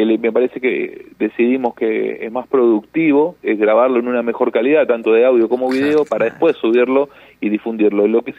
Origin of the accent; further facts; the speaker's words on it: Santa Rosa, La Pampa, Argentina; born there; now in General Pico, Argentina; Yo nací en Santa Rosa, y hoy, viviendo en General Pico